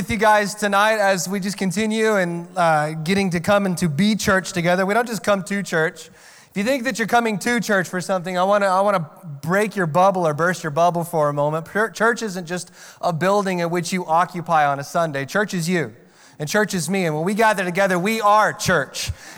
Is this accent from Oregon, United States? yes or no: yes; Oregon, United States; So I come from Central Oregon.